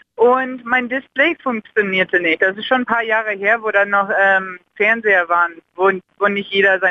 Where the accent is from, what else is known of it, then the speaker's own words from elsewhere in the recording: United States; German is a second language; now in Berlin, Germany; Nee, ich bin in Berlin, aber ich komme aus den Staaten.